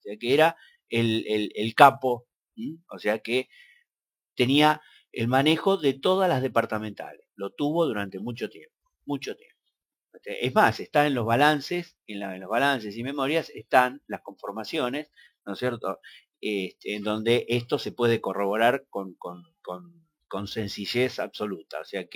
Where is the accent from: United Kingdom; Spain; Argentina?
Argentina; Mar del Plata, Buenos Aires Province; porque integré en algún momento una lista ahí en Mar del Plata, de donde vengo, pero bueno, ahora no tengo la información.